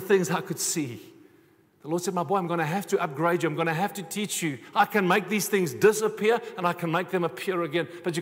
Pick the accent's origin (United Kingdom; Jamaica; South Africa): South Africa; We don't like that as South African believers.